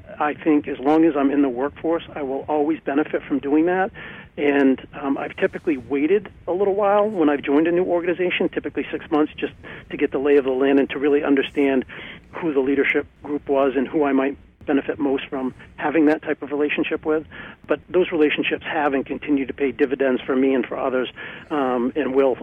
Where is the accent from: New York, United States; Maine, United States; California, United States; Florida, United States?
Maine, United States; born there; I was born in Maine, I lived in Maine, and they'll probably bury me here.